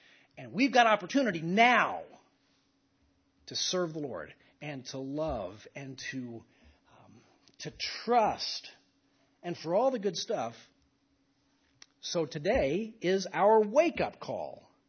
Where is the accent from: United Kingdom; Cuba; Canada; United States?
United States; Dallas, Texas; I grew up in Dallas. And growing up in Dallas, 300 miles north of here, I did a lot of driving on a major thoroughfare known as Northwest Highway.